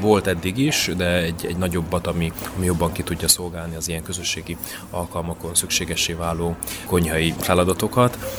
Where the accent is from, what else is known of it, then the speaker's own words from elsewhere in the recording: Zakarpattia Oblast, Ukraine; mert én egy kápátai kicsi faluból származom, ahol a reformátusság egy nemzetmegtartó erő is volt, és most is az